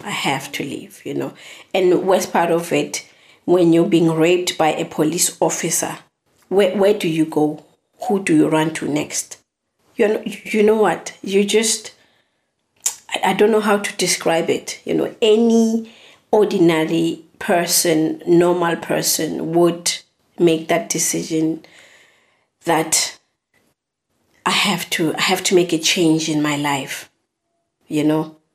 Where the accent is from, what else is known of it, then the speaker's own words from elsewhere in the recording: South Africa; moved away as an adult; now in Ireland; I'm from South Africa. The reason why I left South Africa is because of what happened to me.